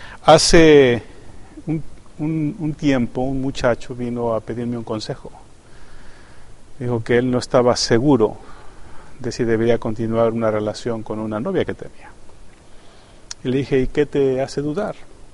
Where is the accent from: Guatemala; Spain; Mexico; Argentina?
Mexico; Yo soy mexicano y ninguna de las novias de mis hijos es mexicana.